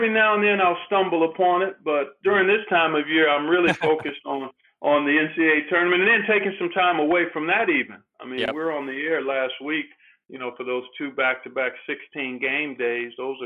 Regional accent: Cleveland, Ohio, United States; Growing up in Cleveland, once I got to high school, a lot of the Cavaliers hung around and played pickup basketball during the summer

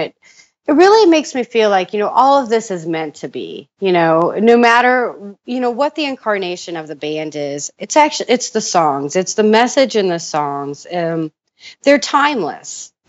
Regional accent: Indiana, United States; That, you know, we're both from Indiana, and so Deer Creek was our, you know, our home show.

